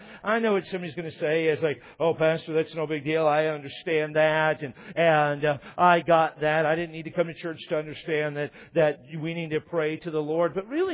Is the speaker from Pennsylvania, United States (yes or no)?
no; Washington, United States; And I grew up in Washington where the people that had a bad attitude smoked weed.